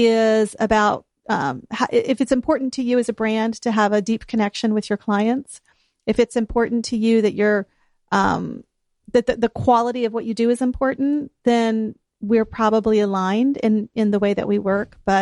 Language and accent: English; Pensacola, Florida, United States; I grew up here, so I have that, you know, I was born in Baptist Hospital.